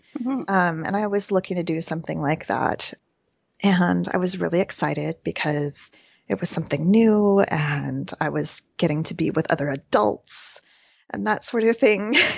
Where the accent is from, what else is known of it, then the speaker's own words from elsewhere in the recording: United States; I am an American.